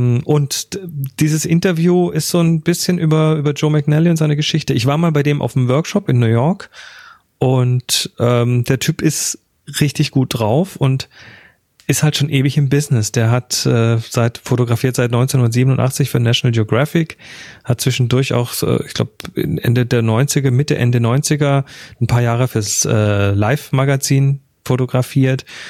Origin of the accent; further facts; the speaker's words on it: South Germany, Germany; ich bin ja katholisch aufgewachsen. Ich komme ja aus dem Süden.